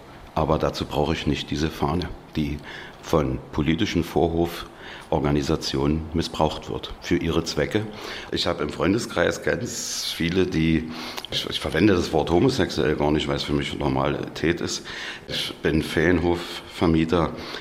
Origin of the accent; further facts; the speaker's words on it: East Germany, Germany; Ich bin als in der DDR aufgewachsenes Kind leider, ich bereue es wirklich, ich wäre gerne anders aufgewachsen, leider atheistisch aufgewachsen. Ich bin jetzt 55 Jahre